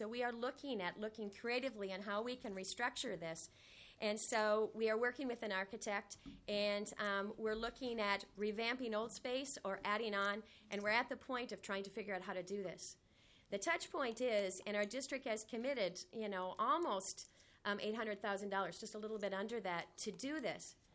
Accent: St. James, Minnesota, United States; I'm from St. James, which is a very small rural community in Watonwan County. Our school district population is 6,000. Our town is a little over 4,000, so we're very small and rural.

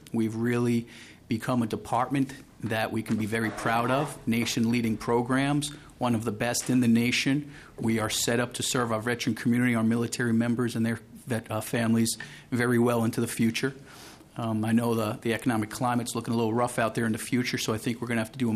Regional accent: New York, United States; now in Minnesota, United States; Born and raised in New York, I joined the Marine Corps shortly after high school.

